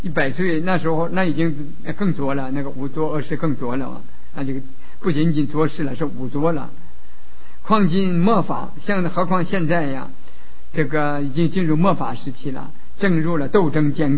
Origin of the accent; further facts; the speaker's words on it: Changchun, Jilin, China; 民国三十五年的时候，我在我的家乡从东北的长春市啊，